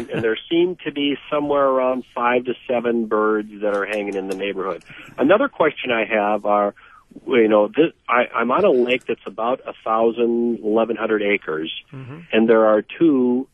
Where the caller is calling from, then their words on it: Star Prairie, Wisconsin, United States; Well, I'm calling from Star Prairie, and I have a home on Cedar Lake.